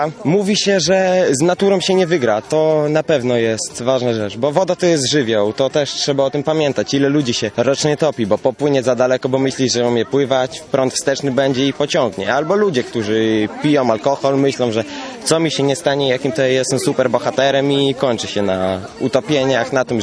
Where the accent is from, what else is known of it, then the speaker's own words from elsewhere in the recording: Gdańsk, Pomeranian Voivodeship, Poland; mieszkam w Gdańsku od urodzenia